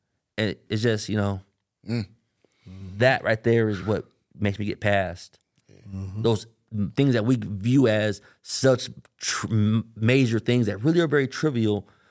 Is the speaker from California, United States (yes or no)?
yes; Richmond, California, United States; so I grew up in Richmond, California, East Bay. It's majority Black and Hispanic.